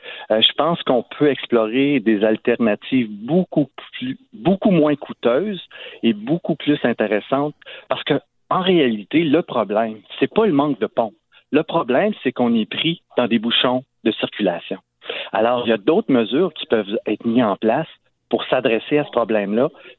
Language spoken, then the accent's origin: French; Gatineau, Quebec, Canada; Moi, je suis né à Gatineau, j'ai grandi à Gatineau, je connais plusieurs enjeux dans cette municipalité.